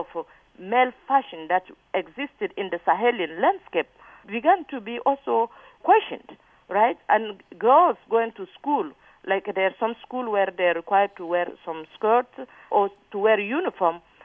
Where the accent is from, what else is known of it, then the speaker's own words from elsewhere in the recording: Niger; English is a second language; now in United States; a Muslim person growing up in Niger.